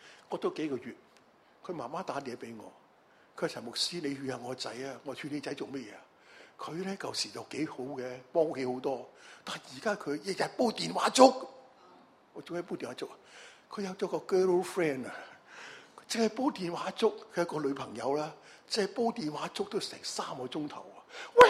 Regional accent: China; 我系中国人，爱慕主嘅话，因为我系基督徒

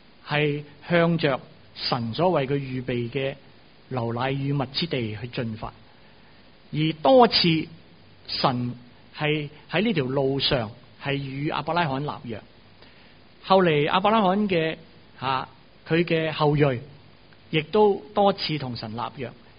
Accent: China; 神舟七号我们中国人的太空这个航空员

